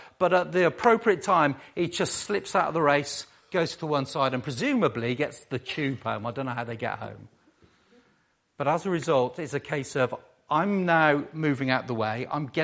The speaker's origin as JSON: {"language": "English", "town": "Cirencester", "region": "South West England", "country": "United Kingdom", "said": "Cirencester, absolutely. God's own town. I'm from Cirencester, if you didn't know."}